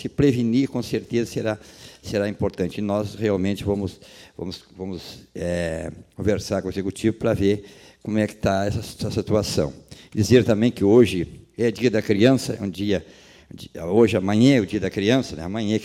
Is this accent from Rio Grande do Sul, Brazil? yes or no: yes; Rio Grande do Sul, Brazil; E nosso Rio Grande do Sul, nós que somos gaúchos, esperamos também que seja escolhido também aquele que seja o melhor para o nosso Rio Grande.